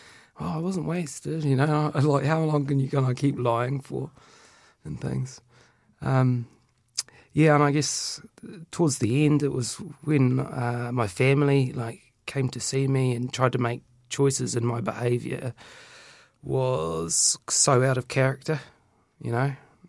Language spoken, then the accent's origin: English; Oamaru, Otago, New Zealand; in Oamaru, that's my hometown.